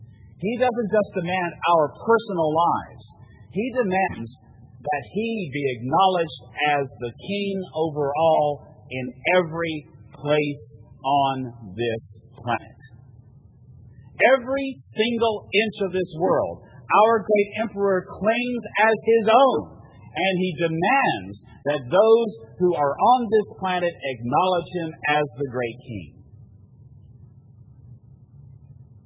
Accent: Virginia, United States; I come from Virginia. The Virginia state flag is an amazing flag, let me tell you.

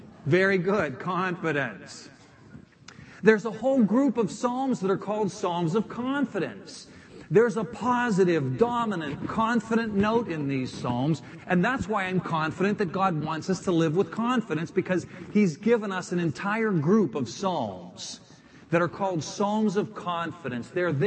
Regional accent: Beaver Falls, Pennsylvania, United States; Joe Namath is from my hometown, is the way I now put it. I used to say I'm from his hometown.

